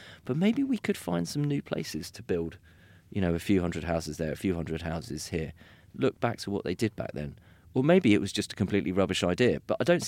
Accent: East of England, United Kingdom; I grew up in Hertfordshire, right, and the outskirts of a town.

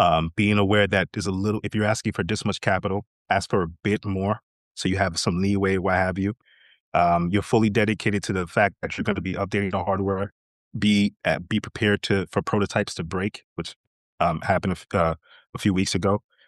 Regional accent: New York, United States; So growing up in New York, you're embedded in culture.

